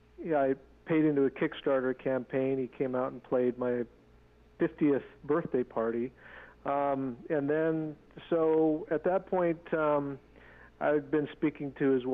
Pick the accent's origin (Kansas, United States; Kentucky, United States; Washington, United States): Washington, United States; Yeah, so I'm a Tlingit tribal member. I grew up in the Seattle area.